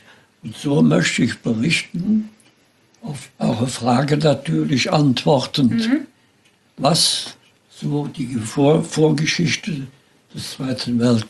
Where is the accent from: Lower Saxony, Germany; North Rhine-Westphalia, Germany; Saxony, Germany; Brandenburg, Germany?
North Rhine-Westphalia, Germany; Schönau; Ja, und ich muss dazu sagen, dass ich geboren und groß geworden bin in der Nordeifel, in einem Tal der oberen Erft. Und der Ort hieß Schönau. Der liegt hinter Münstereifel.